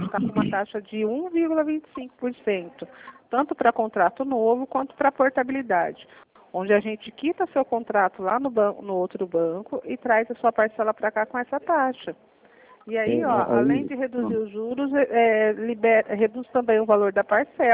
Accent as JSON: {"language": "Portuguese", "region": "São Paulo", "country": "Brazil", "said": "Eu sou de São Paulo"}